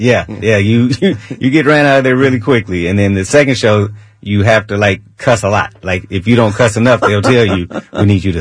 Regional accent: Oakland, California, United States; my first show was in my hometown of Oakland, in a place called the End Zone, which was one of the toughest places in the city.

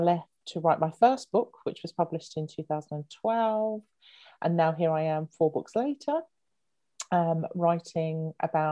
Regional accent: London, United Kingdom; moved away as an adult; now in Brighton, United Kingdom; I grew up in London, spent 40 years there, and then moved to Brighton it'll be 4 years, August Bank Holiday weekend. So I'm still kind of new to Brighton, but it's starting to feel like home now.

